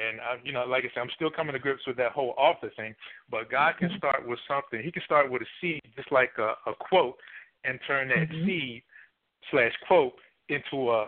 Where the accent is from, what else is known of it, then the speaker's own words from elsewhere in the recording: Richmond, Virginia, United States; growing up in Richmond, Virginia